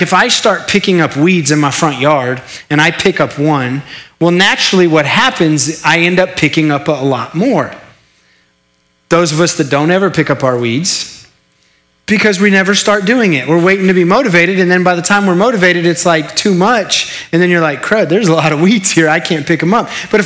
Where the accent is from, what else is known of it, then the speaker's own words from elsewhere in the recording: New Mexico, United States; also born or lived in Tulsa, Oklahoma; I'm from New Mexico. We don't have a lot of sense, okay? So forgive me. I was actually born in Oklahoma. I was born in Tulsa, so I'm kind of an Okie at heart. I lived here till I was 7